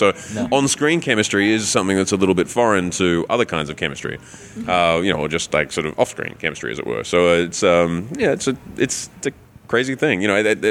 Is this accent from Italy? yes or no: no; Australia; I'm from Australia